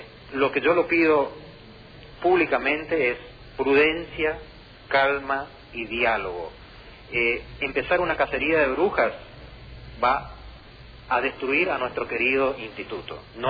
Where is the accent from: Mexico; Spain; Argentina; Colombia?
Argentina; Montecarlo, Misiones; Yo soy nacido y criado en Monte Carlo hace 48 años.